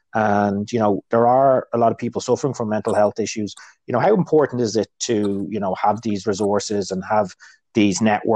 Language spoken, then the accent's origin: English; Ireland; it's a great sense of us all coming together and acknowledging that we're Irish and we're all in the same boat.